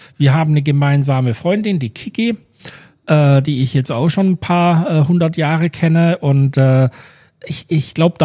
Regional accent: Lake Constance, Germany; ich komme auch aus Süddeutschland, ich komme auch vom Bodensee.

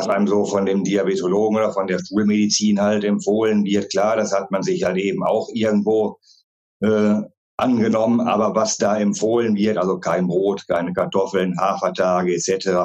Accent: Gütersloh, North Rhine-Westphalia, Germany; Ich bin 37 Jahre alt. Ich komme aus Gütersloh in Ostwestfalen-Lippe

